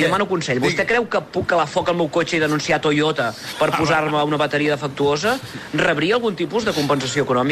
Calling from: Sant Pol de Mar, Catalonia, Spain; Que som una vila petita però molt acollidora.

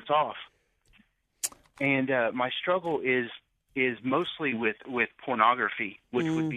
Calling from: Richland, Missouri, United States; I'm calling from Missouri, Richland, Missouri. It's a little small hick town in Missouri. It's so small.

